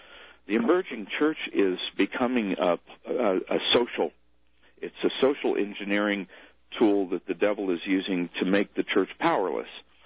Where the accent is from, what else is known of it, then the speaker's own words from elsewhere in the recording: Texas, United States; It's no secret, and I'm from Texas, and in East Texas, it's just a fact that if you ever want to promote yourself in law enforcement